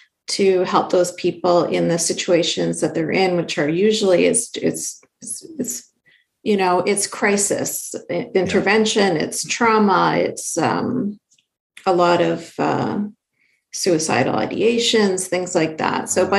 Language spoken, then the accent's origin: English; Canada; So I grew up in Canada, so secular, free country, but I grew up under a little bubble of Sharia